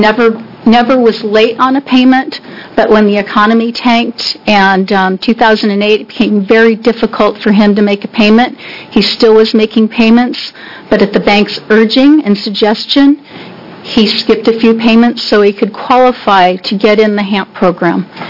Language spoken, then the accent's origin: English; Madras, Oregon, United States; I'm from Madras, Oregon. It's in Jefferson County.